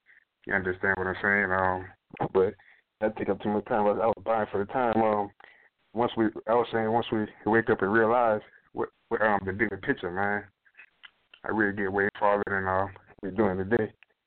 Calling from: Charleston, South Carolina, United States; I'm calling from South Carolina, the area of Charleston.

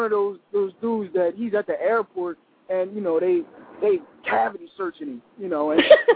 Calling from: Wilmington, Delaware, United States; Yo, I'm representing Wilmington. Wilmington, Delaware.

